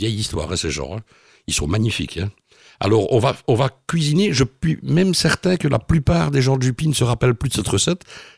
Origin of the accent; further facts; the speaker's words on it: Liège, Wallonia, Belgium; comme on dit chez nous à Liège